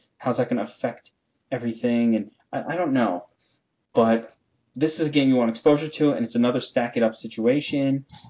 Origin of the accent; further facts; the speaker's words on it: Brooklyn, New York, United States; I know how to spell schmear. I'm from Brooklyn.